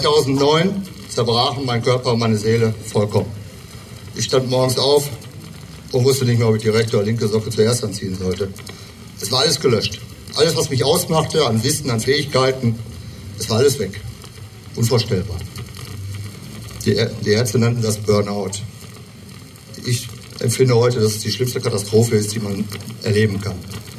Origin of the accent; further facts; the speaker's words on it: Lichtenau, North Rhine-Westphalia, Germany; bei uns in Lichtenau. Ich komme aus dem Kreis Paderborn.